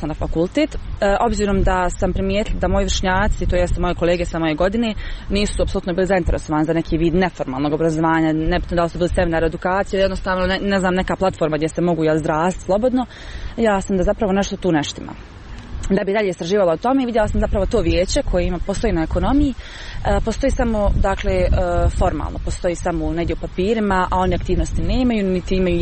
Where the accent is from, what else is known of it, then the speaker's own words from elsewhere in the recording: Goražde, Federation of Bosnia and Herzegovina, Bosnia & Herzegovina; da li djeca kod nas u Bosni i Hercegovini, nema konkretno u Goraždu, imaju pravo na besplatne knjige od škole